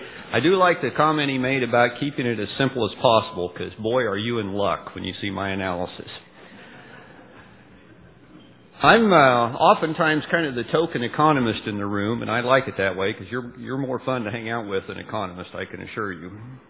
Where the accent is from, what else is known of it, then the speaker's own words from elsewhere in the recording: Iowa, United States; I am from Iowa, so I have probably a little different perspective on biofuel policy than many of you